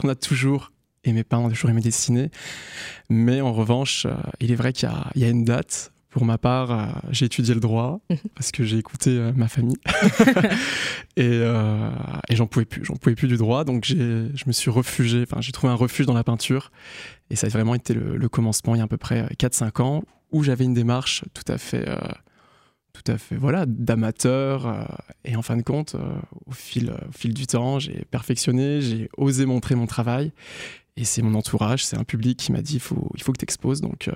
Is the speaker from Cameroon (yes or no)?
no; Grand Est, France; étant donné que je suis Lorrain, il faut aussi que je me représente dans la région.